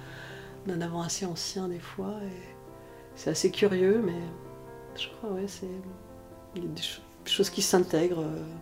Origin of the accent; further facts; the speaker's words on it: Grand Est, France; moi je suis alsacienne